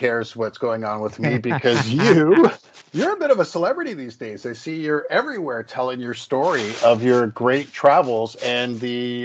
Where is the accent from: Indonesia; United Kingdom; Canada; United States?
Canada; because obviously as a Canadian national trying to get home